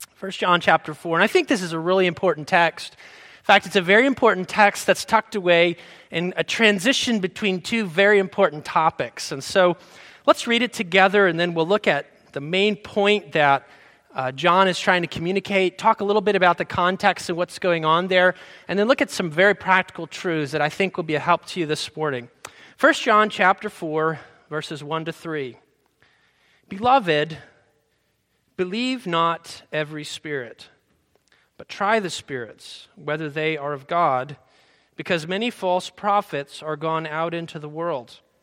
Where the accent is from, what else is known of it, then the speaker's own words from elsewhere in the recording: Florida, United States; I grew up down in Florida, and it snowed one time in my entire childhood living down there.